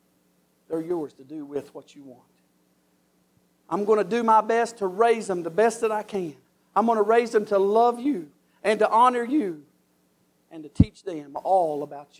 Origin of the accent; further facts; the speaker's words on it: West Virginia, United States; I'm from Boone County. I know all of you can tell how I talk